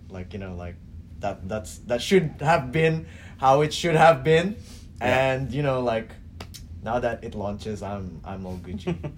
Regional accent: Indonesia; first language Indonesian; English is a second language; That's actually my native language, but anyway.

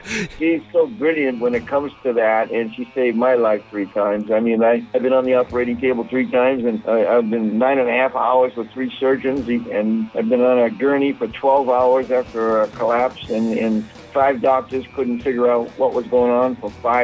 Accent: Boston, Massachusetts, United States; I'm from Boston, so forgive me.

